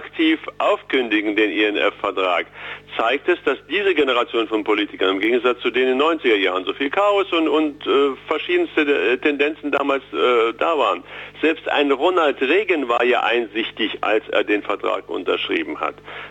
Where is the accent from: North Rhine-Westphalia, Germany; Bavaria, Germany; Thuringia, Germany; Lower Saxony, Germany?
Thuringia, Germany; Aber das haben wir als Thüringer höchstwahrscheinlich verdient, dass es bei uns besser ist.